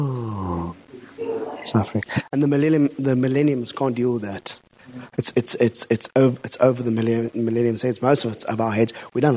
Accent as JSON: {"language": "English", "town": "Cape Town", "region": "Western Cape", "country": "South Africa", "said": "I come from Cape Town."}